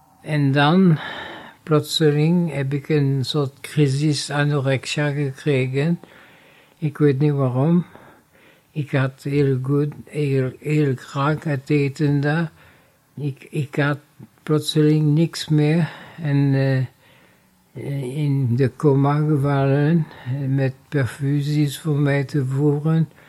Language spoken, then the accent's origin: Dutch; Mauritius; now in Belgium; In 1977 ben ik Belg geworden en mijn Mauritiaanse paspoort ook gehouden.